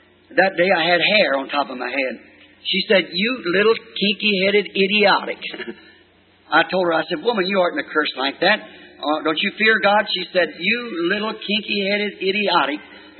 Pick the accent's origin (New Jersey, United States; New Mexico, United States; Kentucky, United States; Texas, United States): Kentucky, United States; born there